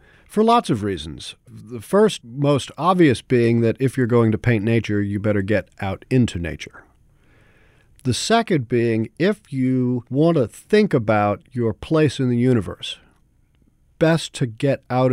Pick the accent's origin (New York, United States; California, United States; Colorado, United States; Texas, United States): New York, United States; New York City; now in New Orleans, United States; I was born and raised in New York City, so as a result, I'm always also sort of a New Yorker. Most of my family's still there